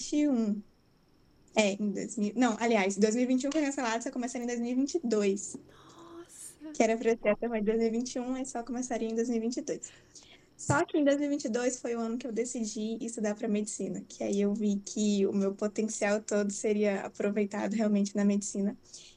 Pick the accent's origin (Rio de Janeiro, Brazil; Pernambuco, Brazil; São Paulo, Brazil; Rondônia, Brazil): Rondônia, Brazil; Guajará-Mirim; Então, eu sou daqui de Guajará Mirim, no interior de Rondônia, bem na fronteira com a Bolívia.